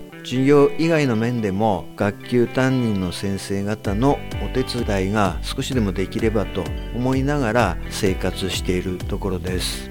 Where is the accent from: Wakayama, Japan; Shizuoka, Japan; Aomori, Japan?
Aomori, Japan; Hiraka; 出身は平賀町浅前です。